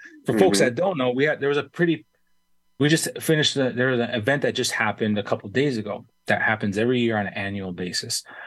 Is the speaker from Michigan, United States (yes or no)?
no; Minnesota, United States; also born or lived in South Dakota; I grew up in Southwest Minnesota, right? And I also, my stepdad was from South Dakota. So I actually went back and forth between Eastern South Dakota and Southwest Minnesota for most of my life.